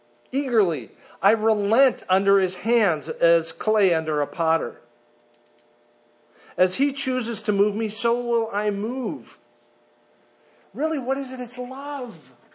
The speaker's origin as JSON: {"language": "English", "town": "Minneapolis", "region": "Minnesota", "country": "United States", "tie": "born or raised there", "said": "I grew up in Minneapolis. I used to fish in the Mississippi River with my dad."}